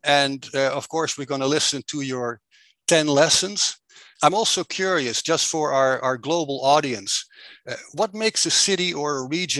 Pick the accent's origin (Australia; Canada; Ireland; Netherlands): Netherlands; English is a second language; now in United States; I'm your host. I'm originally from the Netherlands, happily residing in the beautiful state of Arizona in the United States